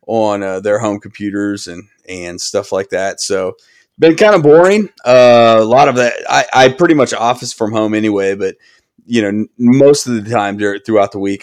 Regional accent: Tulsa, Oklahoma, United States; I'm from Tulsa. I live in Tulsa

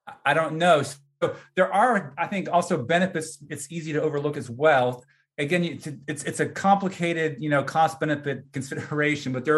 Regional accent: United States; But the flip side of that is the dollar is the dominant currency. As an American, I love that.

